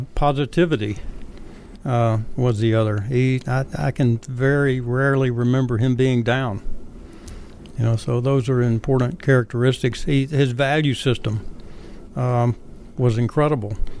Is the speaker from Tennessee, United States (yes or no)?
yes; Jackson, Tennessee, United States; Jackson, Tennessee.